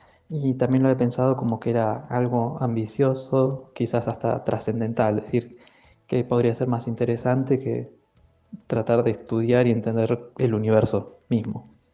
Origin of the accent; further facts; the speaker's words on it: Mar de Ajó, Buenos Aires Province, Argentina; yo crecí en Mar de Ajó, que no es precisamente una ciudad con tradición científica y mucho menos astronómica.